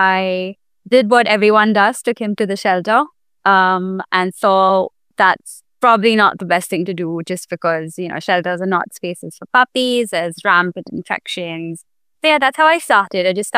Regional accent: Delhi, India; also born or lived in Mumbai; So I was born in India, in Bombay, and I grew up in Delhi.

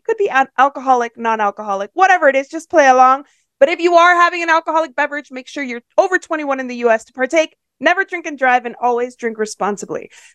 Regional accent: Miami, Florida, United States; I grew up in Miami, so I totally hear you about those storms that come and go.

